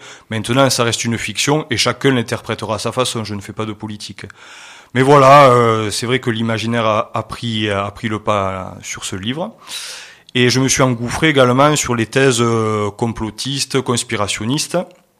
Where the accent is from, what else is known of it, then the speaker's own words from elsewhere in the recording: La Palme, Occitanie, France; je suis marié, j'ai deux enfants, j'ai grandi à La Palme et j'y vis toujours.